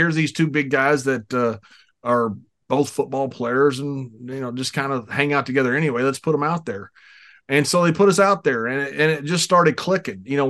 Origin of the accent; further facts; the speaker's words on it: Sweetwater, Texas, United States; hey, Dutch, I grew up in Sweetwater, Texas, and back then oil prices were big. So in the 70s, it was a very rich place.